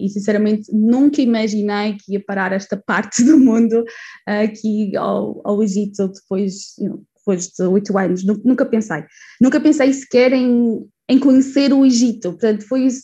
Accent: Madeira, Portugal; Eu sou da Madeira, por isso quando fui estudar para o Porto eu estava habituada a estar fora de casa

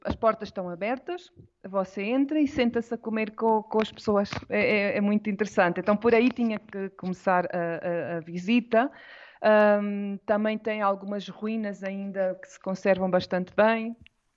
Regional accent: Portugal; moved away; saí de Portugal.

